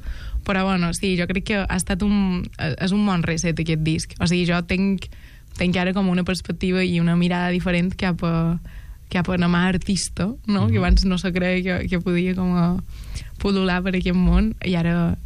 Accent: Felanitx, Balearic Islands, Spain; és del meu poble, Felanitx

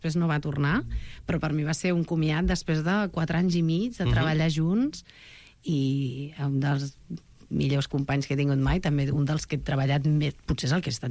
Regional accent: Sabadell, Catalonia, Spain; Jo anava al centre parroquial Sant Vicenç del meu barri, de la Creu Alta de Sabadell

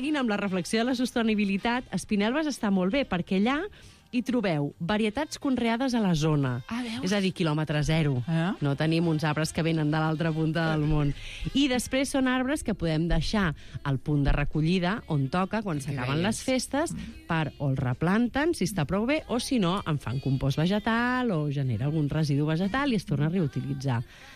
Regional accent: Barcelona, Catalonia, Spain; De fet, crec que tots tenim records, els que som de Barcelona, anar-hi de petits, no?

